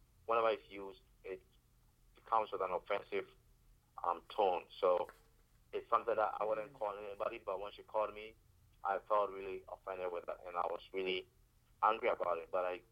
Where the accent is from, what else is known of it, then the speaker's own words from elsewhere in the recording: Ghana; now in United States; I am from Ghana. I wasn't born and raised in the U.S.